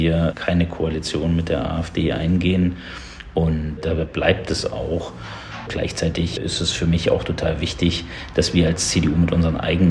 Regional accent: Thuringia, Germany; Ich bin Thüringer

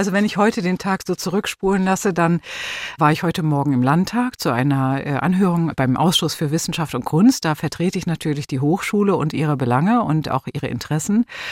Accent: Essen, North Rhine-Westphalia, Germany; Ja, ich aus Essen.

